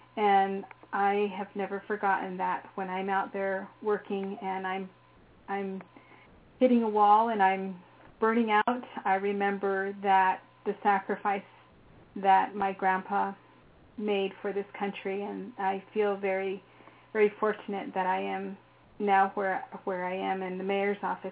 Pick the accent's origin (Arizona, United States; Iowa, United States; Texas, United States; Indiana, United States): Arizona, United States; Fort Defiance; From the beginning, when I was raised in Fort Defiance, Arizona, there's one significant person in particular who really supported my whole being